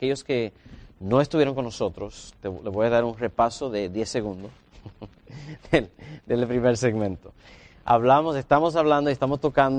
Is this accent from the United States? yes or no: yes; Miami, Florida, United States; now in Huntsville, United States; Soy originalmente de Miami, Florida, así que yo me crié con cubanos, porque Miami es de cubanos, pero mis padres son de donde son donde es mi querida hermana Xiomara, de la República Dominicana